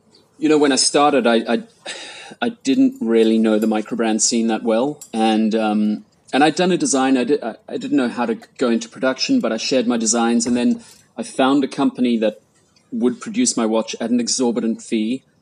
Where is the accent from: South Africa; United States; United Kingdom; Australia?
South Africa; growing up in South Africa, at the time we got up to like all kinds of like crazy stuff. So, you know, it's a very outdoorsy place.